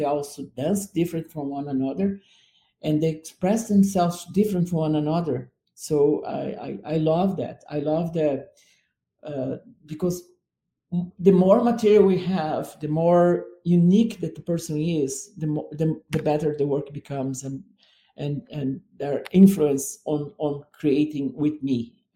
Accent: Canada; And I can say proudly that I'm a Canadian

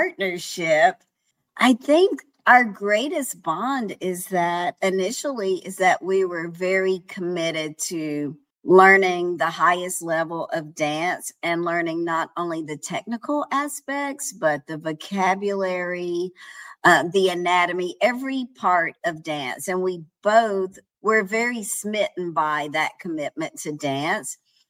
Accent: North Carolina, United States; I'm from North Carolina. And at the time I was growing up, it was the furniture factory of the world.

